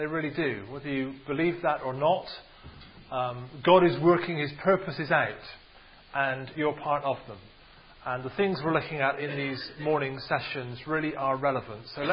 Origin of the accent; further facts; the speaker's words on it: Bristol, South West England, United Kingdom; accent: Bristol; if you want to download off the website and hear my Bristol accent, then you can.